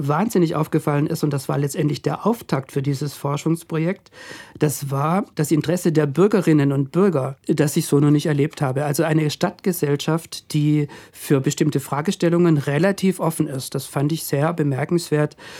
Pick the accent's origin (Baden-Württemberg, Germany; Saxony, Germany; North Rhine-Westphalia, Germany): Baden-Württemberg, Germany; born there; now in Berlin, Germany; ich bin geboren in Baden-Württemberg in einem kleinen Dorf bei Maulbronn und lebe aber seit langer Zeit in Berlin.